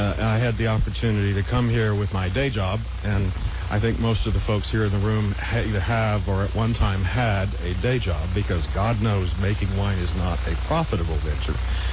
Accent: Texas, United States; also born or lived in Miami Beach; now in Oregon, United States; South Texas via Miami Beach.

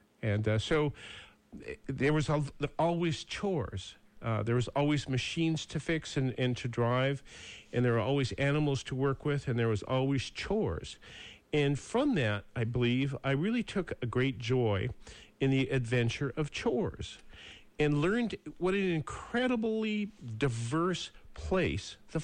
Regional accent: Montana, United States; That's what you did when you were a kid and growing up in Montana, is you had to work

